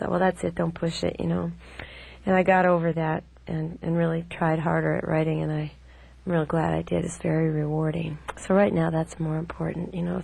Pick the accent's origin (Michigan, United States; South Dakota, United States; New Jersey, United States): South Dakota, United States; also born or lived in Illinois / Austin / Bay Area; now in New York, United States; No, I'm from South Dakota, and I also lived in Illinois. Went to high school there, so that's also a home place, you know.